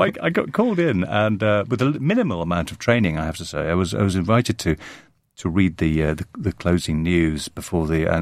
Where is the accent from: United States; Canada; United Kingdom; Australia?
United Kingdom; Belfast, Northern Ireland; I grew up in Northern Ireland. I went to school in Belfast, and this was the height of the Troubles.